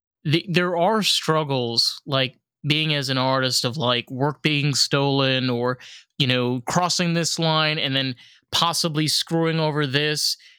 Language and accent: English; Rockland County, New York, United States; Well, I grew up in New York. I grew up in, I grew up on the other side of the Hudson. I grew up in Rockland County. I'm Sephardic. I'm Moroccan.